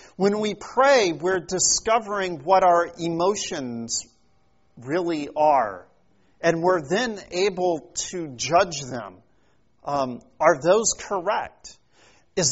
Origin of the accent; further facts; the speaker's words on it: Kansas City, Missouri, United States; in honor of the end of the World Series this week, where my hometown team won the World Series. I didn't see a single game, but, you know, I still rooted. Go Royals.